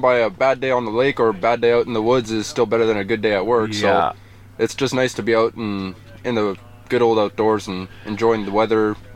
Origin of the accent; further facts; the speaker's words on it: Winkler, Manitoba, Canada; I'm from Winkler, Manitoba.